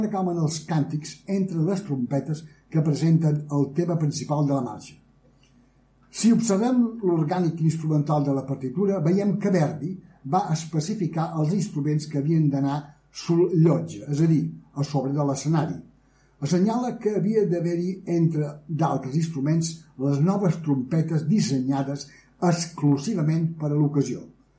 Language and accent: Catalan; Ciutadella, Balearic Islands, Spain; Ciutadella, que és, entre cometes, el meu poble.